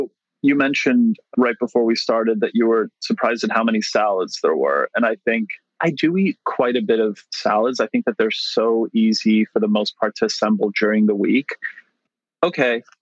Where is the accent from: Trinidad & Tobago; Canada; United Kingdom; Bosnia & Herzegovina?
Canada; Montreal, Quebec; So my parents are from Poland. Both my sisters were born there as well. I was the first one in my family born outside of Europe. So I was born in Montreal in Canada.